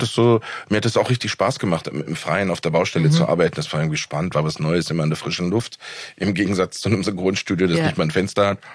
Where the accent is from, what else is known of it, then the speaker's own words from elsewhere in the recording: Berlin, Germany; ich bin also in Berlin-Neukölln aufgewachsen und es hat sich schon abgezeichnet, dass das irgendwie so ein bisschen eine krasse Ecke ist. Im Grunde genommen bin ich da gleich um die Ecke aufgewachsen wie Christiane F.